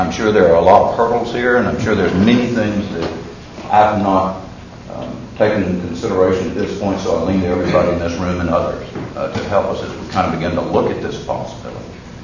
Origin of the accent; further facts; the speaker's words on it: Texas, United States; I'm from East Texas.